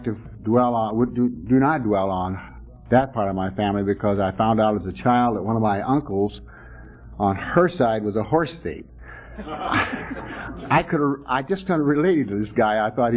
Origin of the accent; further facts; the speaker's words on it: Texas, United States; but let me tell you, I'm also from Texas.